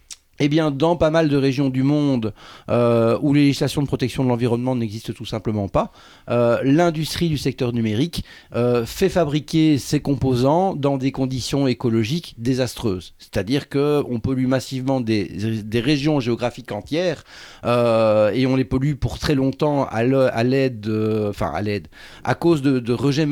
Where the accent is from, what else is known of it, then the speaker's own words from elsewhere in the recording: Belgium; je viens de Belgique, donc j'ai fait la route en train pour venir ici